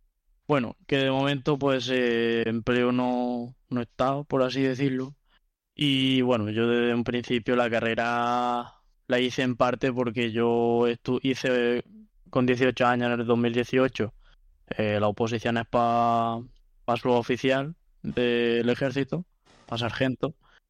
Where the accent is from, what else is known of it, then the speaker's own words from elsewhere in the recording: Pozo Alcón, Andalusia, Spain; now in Málaga, Spain; yo vivo en Málaga, aunque soy de Pozalcón, Jaén